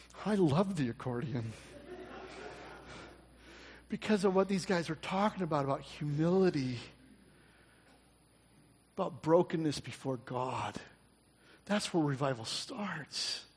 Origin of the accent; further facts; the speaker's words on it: Washington, Illinois, United States; now in Michigan, United States; they sold their house that I grew up in down in Washington, Illinois, and they moved up to Kalamazoo.